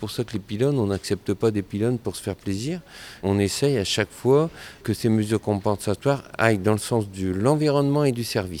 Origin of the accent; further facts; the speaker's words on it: Gavrelle, Hauts-de-France, France; Je suis natif de Gavrelle